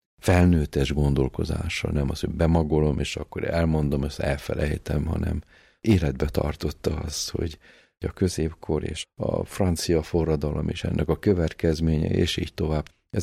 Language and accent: Hungarian; Budapest, Hungary; Várban nőttünk föl.